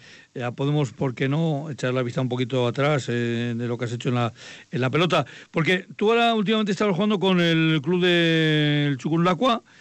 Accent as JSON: {"language": "Spanish", "town": "La Guardia", "country": "Spain", "tie": "born or raised there", "said": "¿No será el frontón de mi pueblo, el de La Guardia?"}